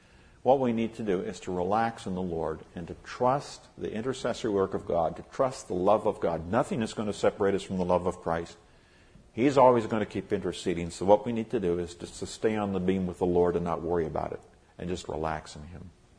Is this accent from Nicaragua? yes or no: no; Nigeria; I grew up in Nigeria, so I'm very familiar with West Africa and the people there.